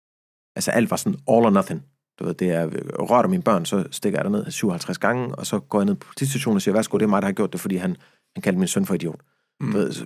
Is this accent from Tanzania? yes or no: no; Abu Dhabi, United Arab Emirates; also born or lived in Egypt; now in Denmark; Vi er vokset op i Abu Dhabi og Egypten, og fordi min far er palæstinenser og ikke egypter, så måtte vi ikke gå i folkeskole. Vi skulle gå på privatskole.